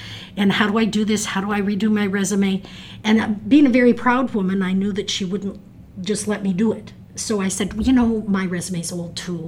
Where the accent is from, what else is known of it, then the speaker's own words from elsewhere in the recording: Seattle, Washington, United States; also born or lived in Madison; I was born in Madison, but at 3 weeks old, Mom packed us up and moved us out to Seattle because my dad had taken a professorship at UWASH. So then I spent the next 12 years in Seattle as a faculty brat.